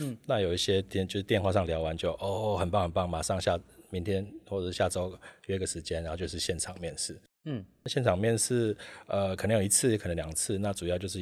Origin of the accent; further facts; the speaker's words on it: Taiwan; 因为其实我们台湾人资讯人才是很强